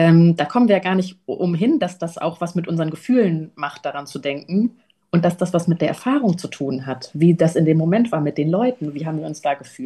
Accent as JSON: {"language": "German", "region": "North Rhine-Westphalia", "country": "Germany", "said": "ich komme aus dem Ruhrgebiet ursprünglich. Und da gibt es tatsächlich einfach viele ganz alte Eisdielen, die schon seit 1913 oder 1920 oder so dort sind"}